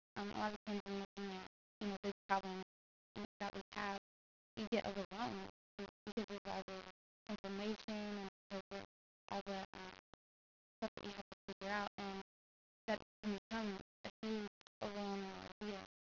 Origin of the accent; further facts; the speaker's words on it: Visalia, California, United States; I am 20 years old, and I'm from Visalia, California. Usually people don't know where Visalia is. It's about 30 minutes south of Fresno.